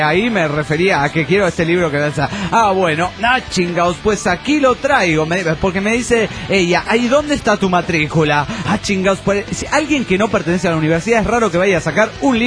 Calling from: Montreal, Quebec, Canada; de Montreal, Canadá.

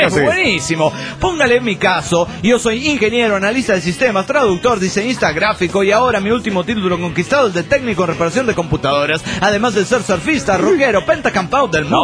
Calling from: Argentina; de Argentina.

